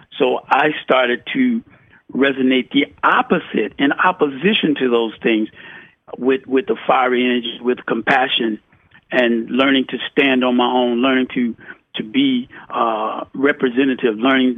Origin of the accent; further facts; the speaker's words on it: Chicago, Illinois, United States; also born or lived in St. Louis; I grew up very briefly. I grew up in Chicago, born in St. Louis, from a young mother who was a child with a child.